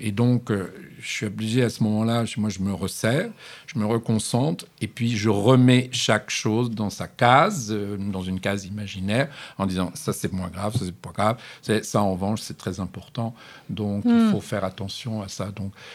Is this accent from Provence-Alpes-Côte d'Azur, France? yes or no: no; Rouen, Normandy, France; also born or lived in Le Havre; now in Paris, France; Sur Paris, je suis normande d'origine.